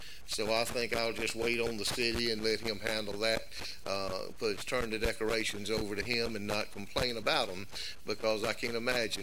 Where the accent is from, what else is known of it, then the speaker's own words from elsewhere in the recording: Greenville, South Carolina, United States; I was brought up in Greenville, South Carolina, and have fond memories of my childhood there.